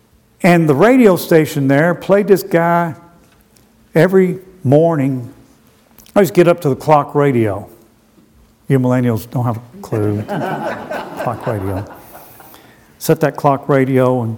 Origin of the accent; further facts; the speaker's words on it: the South, United States; Again, and see, I'm from the South.